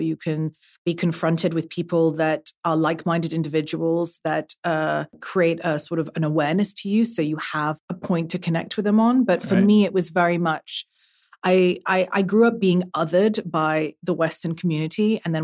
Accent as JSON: {"language": "English", "town": "Brussels", "region": "Brussels-Capital Region", "country": "Belgium", "tie": "born or raised there", "lives_now": "United Arab Emirates", "said": "I was born and raised in Brussels. I'm an artist. I live in the UAE. I grew up all over the world."}